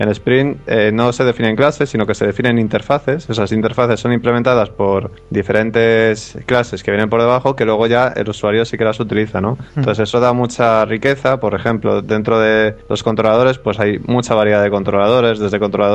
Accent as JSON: {"language": "Spanish", "town": "Madrid", "region": "Community of Madrid", "country": "Spain", "said": "soy madrileño, tengo 29 años, estudié Ingeniería Superior en Informática en la Universidad Autónoma de Madrid"}